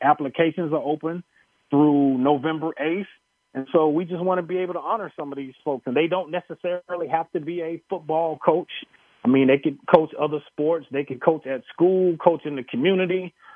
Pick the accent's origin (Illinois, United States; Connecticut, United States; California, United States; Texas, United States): Texas, United States; Longview; helped me kind of shed that from being this shy kid growing up in Longview, Texas.